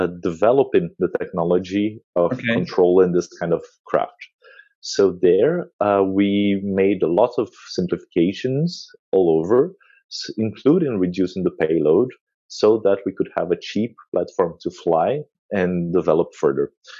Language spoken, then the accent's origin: English; Brazil; When I was a kid, I'm from Brazil